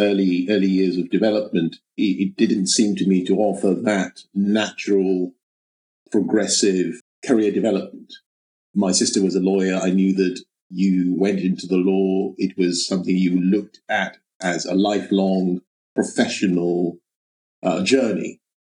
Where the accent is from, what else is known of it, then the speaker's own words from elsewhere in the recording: Ibadan, Oyo, Nigeria; I ended up working in a branch of a bank in my hometown of Ibadan in Nigeria.